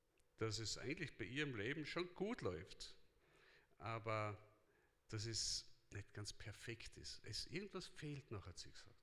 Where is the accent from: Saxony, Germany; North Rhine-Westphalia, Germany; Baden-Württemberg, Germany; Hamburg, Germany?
Baden-Württemberg, Germany; Mittelbiberach; also born or lived in Styria, Austria; Habe ich gesagt, nein, aus Mittelbiberach. Aber ich bin in der Steiermark geboren